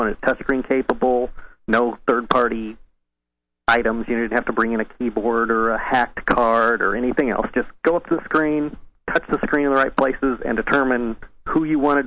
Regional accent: Illinois, United States; I grew up in Illinois, and in Illinois it was always Democrats were in trouble.

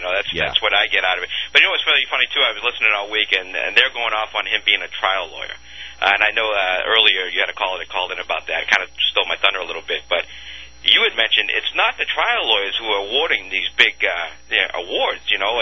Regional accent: Texas, United States; And I just want to defend my home state.

